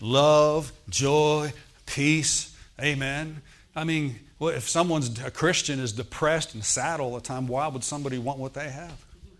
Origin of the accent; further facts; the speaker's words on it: Baldwin-Whitehall, Pennsylvania, United States; I grew up in the Baldwin-Whitehall area, okay. And if you cross over Brownsville Road and Route 51, there's a sign there that says Uniontown, 50 miles, okay.